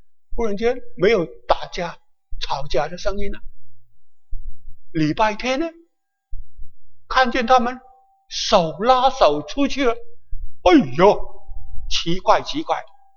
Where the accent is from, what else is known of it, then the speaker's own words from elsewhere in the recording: Guangdong, China; 我们广东人呢，真可怕